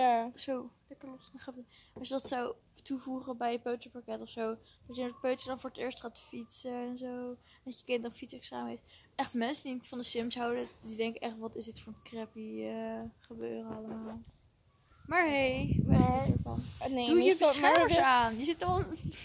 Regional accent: Netherlands; Ik kan het niet meer goed uitspreken, ik ben een Nederlander.

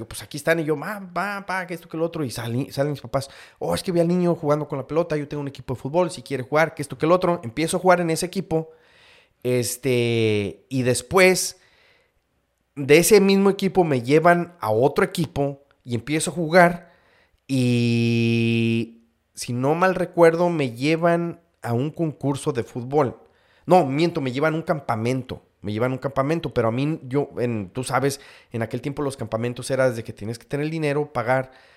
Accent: Mexico; moved away; nosotros llegamos aquí de México en un verano.

